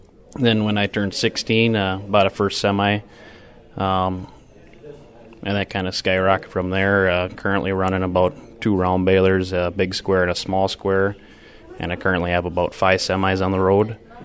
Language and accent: English; Kiester, Minnesota, United States; from Keister, Minnesota. I went to United South Central High School in Wells, Minnesota.